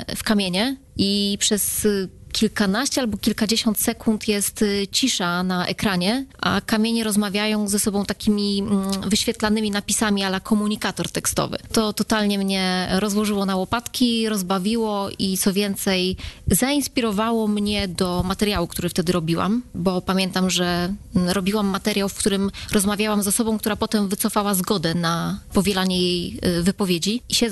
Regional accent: Radom, Masovian Voivodeship, Poland; moved away as an adult; Ja pochodzę z Radomia i tam spędziłam pierwsze 18 lat mojego życia, nawet chyba 19.

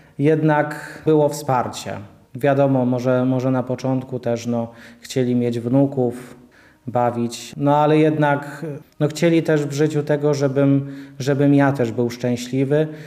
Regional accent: Obice, Świętokrzyskie Voivodeship, Poland; pochodzę z parafii Obice.

